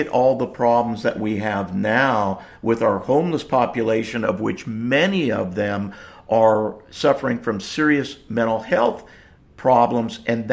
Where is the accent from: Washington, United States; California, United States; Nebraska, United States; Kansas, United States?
California, United States; and of course, we're both originally from California